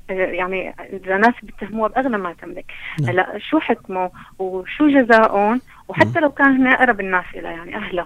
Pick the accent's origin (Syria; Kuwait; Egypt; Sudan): Syria; أنا من الشام.